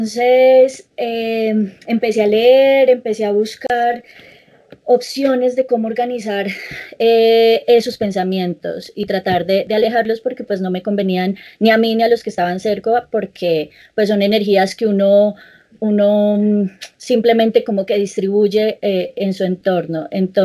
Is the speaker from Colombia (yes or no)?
yes; Colombia; como yo soy colombiana y vivimos en un país tropical donde no tenemos inviernos largos